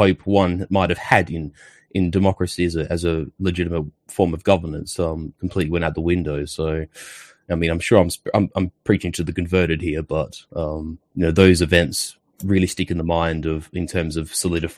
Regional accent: Australia; even though I'm obviously Australian, I obviously discuss my Italian heritage as well

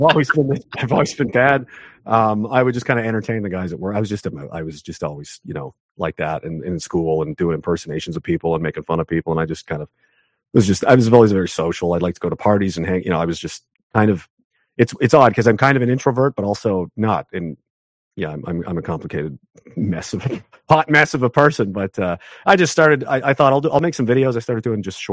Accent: Canada; I wasn't there. I'm Canadian, you know

